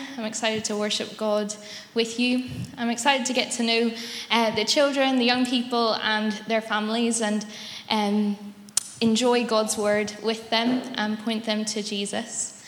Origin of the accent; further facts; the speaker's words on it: Belfast, Northern Ireland, United Kingdom; I grew up in East Belfast, where I attended Mersey Street Presbyterian Church. I'm really thankful to have been born into a Christian family.